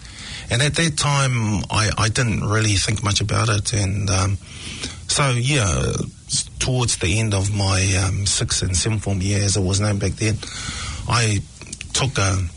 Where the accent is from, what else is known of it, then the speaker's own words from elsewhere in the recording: Mangere, Auckland, New Zealand; also born or lived in Wellington; originally I was born in Wellington, stayed in Wellington for a couple of years, and then my parents moved up here to Auckland, to Mangere, or Mangere. So I did most of my education in Mangere